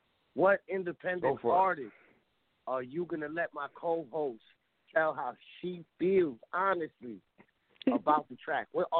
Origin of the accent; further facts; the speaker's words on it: New York, United States; And you already know I'm from the Bronx.